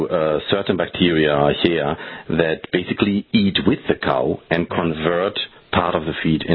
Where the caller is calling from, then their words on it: Switzerland; I'm calling you from Switzerland, which is where our corporate offices are.